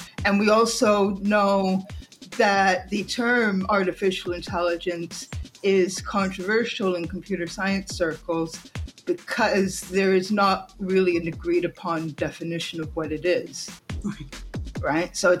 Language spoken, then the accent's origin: English; Canada; My dad immigrated from London, have English family, and I don't like saying I'm Canadian because I don't like to make my identity, but I am Canadian.